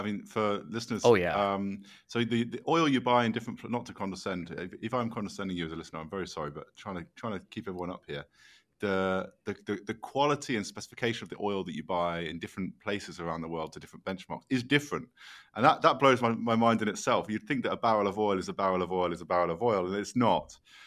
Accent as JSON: {"language": "English", "region": "England", "country": "United Kingdom", "lives_now": "Texas, United States", "said": "it's like coming as an Englishman living in Texas"}